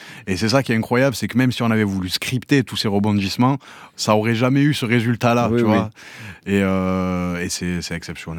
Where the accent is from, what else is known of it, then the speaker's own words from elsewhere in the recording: Marseille, Provence-Alpes-Côte d'Azur, France; also born or lived in Aubagne; Je suis né à Marseille, je suis parti 10 ans à Aubagne faire ma scolarité avant de repartir à Marseille.